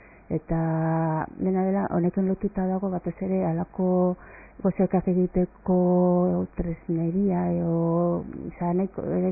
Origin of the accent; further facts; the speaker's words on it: Gorliz, Basque Country, Spain; also born or lived in Bilbao; nik Bilbon jaio nintzen, baina gero 10 urterekin eraman ninduten Gorlizara bizitzera.